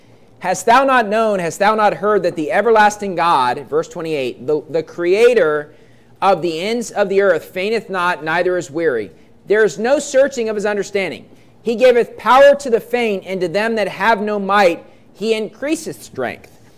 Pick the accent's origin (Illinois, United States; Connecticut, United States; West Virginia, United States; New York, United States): West Virginia, United States; And growing up in West Virginia, the mountain state is like the number one state for like crashes into deer.